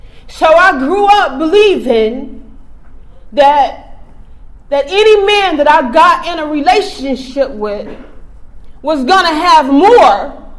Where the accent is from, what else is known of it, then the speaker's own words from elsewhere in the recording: Texas, United States; And I'm from the Central Texas area.